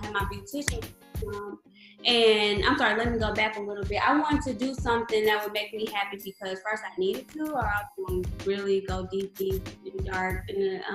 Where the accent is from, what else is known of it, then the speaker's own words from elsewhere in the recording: St. Louis, Missouri, United States; also born or lived in Los Angeles; I'm from St. Louis, born and raised.